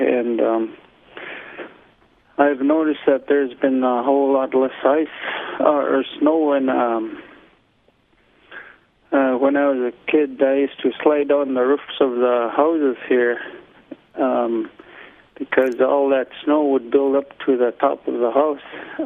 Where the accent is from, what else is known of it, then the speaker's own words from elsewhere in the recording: Kongiganak, Alaska, United States; Well, I was born and raised here in Konginginek, Alaska. It's located on the southwest Alaska on the Kuskokwim Delta, about 60 miles below Bethel on the coast.